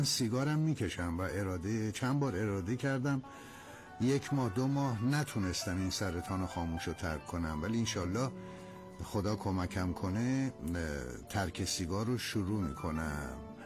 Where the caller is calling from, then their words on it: Qazvin, Iran; از قزوین هستم